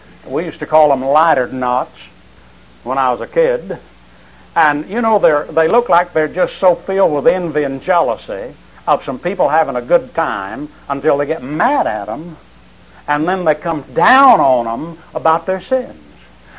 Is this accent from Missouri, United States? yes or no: no; Elba, Alabama, United States; when I was a young person, I was raised up in Coffee County, Alabama, Elba, Alabama.